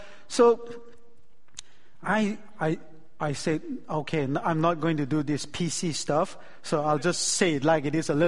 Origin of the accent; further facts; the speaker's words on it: Chicago, Illinois, United States; also born or lived in Indiana / Michigan; So I'm from Midwest. I started in Chicago, so I'm like a Chicagoan.